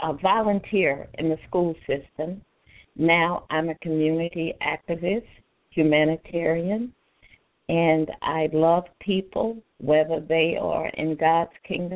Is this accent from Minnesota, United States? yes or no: no; Macon, Georgia, United States; now in DeKalb County, United States; I am a native Georgian. I was born and reared in Central Georgia in Macon.